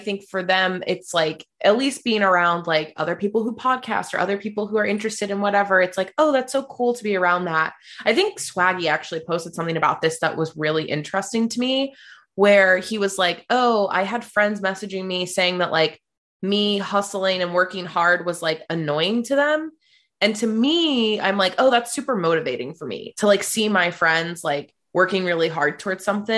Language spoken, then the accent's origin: English; West Virginia, United States; I grew up in West Virginia